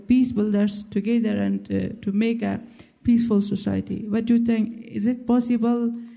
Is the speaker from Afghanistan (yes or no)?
yes; Afghanistan; English is a second language; I'm from Afghanistan.